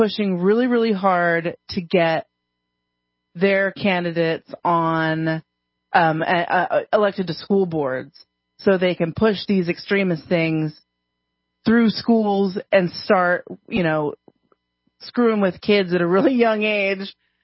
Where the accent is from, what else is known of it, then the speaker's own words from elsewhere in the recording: California, United States; I'm, like I said, I'm from California, so I say Abramski, but that's because I'm undistinguished.